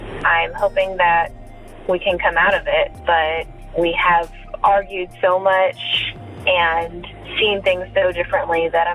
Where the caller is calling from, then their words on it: Tacoma, Washington, United States; I'm calling from Tacoma, Washington.